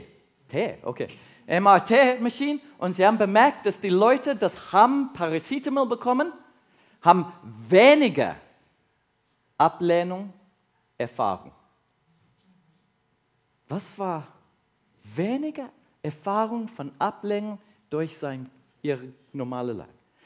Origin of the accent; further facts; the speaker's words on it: South Africa; also born or lived in England; Ja, ich bin südafrikanisch, ich bin geboren in Südafrika, so eine deutsche Mutter.